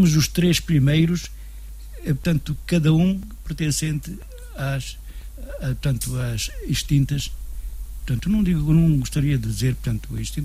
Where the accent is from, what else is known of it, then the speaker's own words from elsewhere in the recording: Romãs, Viseu, Portugal; Eu, como candidato, sou de Romãs, freguesia de Romãs.